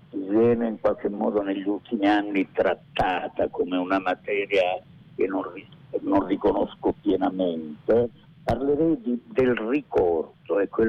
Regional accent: Calabria, Italy; accent: Calabrian; first language Calabrian; dove ho vissuto 45 anni della mia vita, e la Calabria, proprio perché il poemetto è scritto in dialetto calabrese, nella mia lingua madre

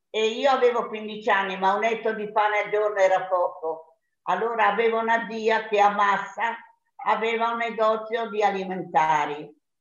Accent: Carrara, Tuscany, Italy; born there; sono nata a Carrara. Ora ho 92 anni

